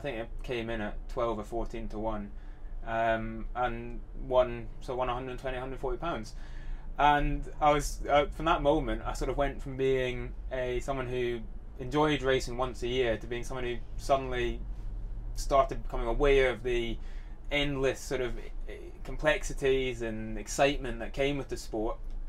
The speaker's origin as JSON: {"language": "English", "town": "Glasgow", "region": "Scotland", "country": "United Kingdom", "tie": "born or raised there", "said": "I grew up in Glasgow"}